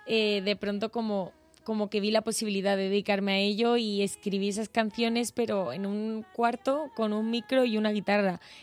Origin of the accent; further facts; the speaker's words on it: Cádiz, Andalusia, Spain; yo soy de Cádiz, nada que ver.